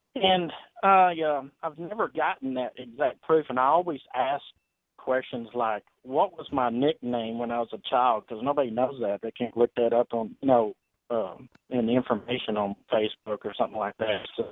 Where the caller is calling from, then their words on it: San Antonio, Texas, United States; From Texas.